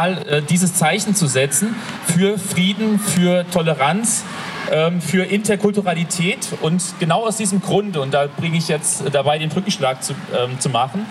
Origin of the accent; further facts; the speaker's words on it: Hanau, Hesse, Germany; born there; Nein, Hanau ist in Hessen, Geburtsstadt der Brüder Grimm und auch meine Geburtsstadt.